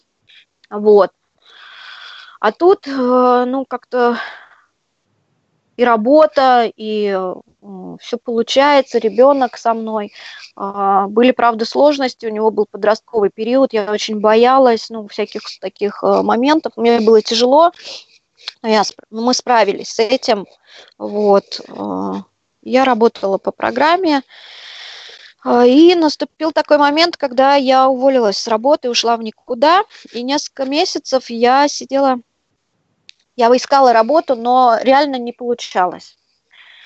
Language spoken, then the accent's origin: Russian; Astrakhan, Astrakhan Oblast, Russia; now in Moscow, Russia; И вот так я попала из Астрахани в Москву.